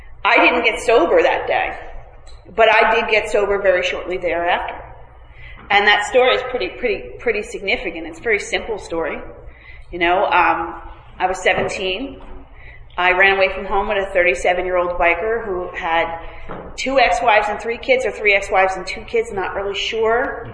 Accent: Montclair, New Jersey, United States; I grew up in Montclair, New Jersey, and I was in East Orange, New Jersey.

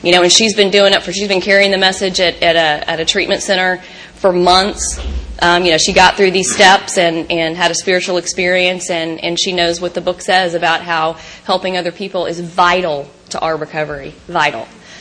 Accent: Texas, United States; I am from Texas, so I'm sorry if I talk funny. I'm not sorry.

